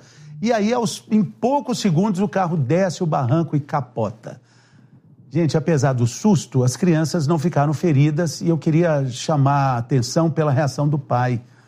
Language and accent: Portuguese; Elói Mendes, Minas Gerais, Brazil; Mas quando eu era criança pequena lá em Eloy Mendes, eu não mexia no carro do meu pai, não, gente.